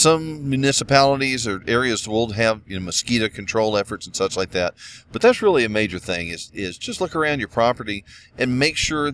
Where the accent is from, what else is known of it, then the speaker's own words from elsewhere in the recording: the South, United States; growing up in the South as a child living in a somewhat rural area and getting out in the woods with my friends